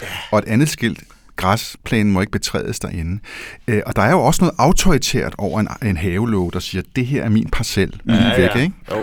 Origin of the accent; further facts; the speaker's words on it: Brønshøj, Capital Region of Denmark, Denmark; Nu kommer jeg fra Brøndsområdet, og jeg er meget tæt på en stor rød karré, hvor min mormor boede i 65 år. En karré på Hulgårdsvej, lige neden for Rødkildemarken. Jeg boede i Bellahøjhusene.